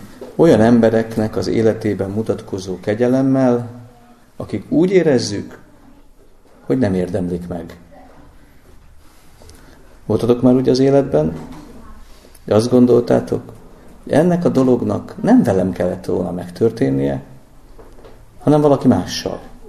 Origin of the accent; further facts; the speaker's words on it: Pest, Hungary; én Pest megyei vagyok eredendően